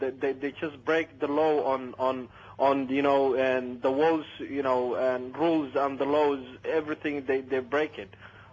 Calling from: East London, London, United Kingdom; Hello, I'm calling from East London.

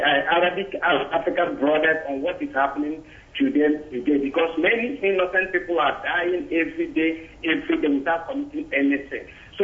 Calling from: Benin; I'm calling from Benin Republic, Mr. Okege.

